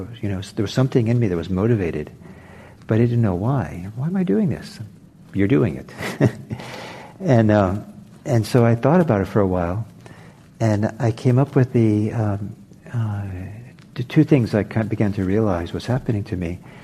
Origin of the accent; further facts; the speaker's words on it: Norway; I'm from Norway, and I didn't grow up a lot in Norway